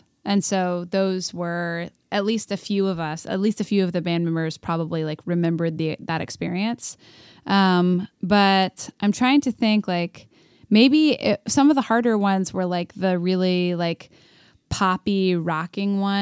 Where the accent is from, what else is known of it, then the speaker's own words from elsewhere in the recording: Chapel Hill, North Carolina, United States; especially because we're all from Chapel Hill.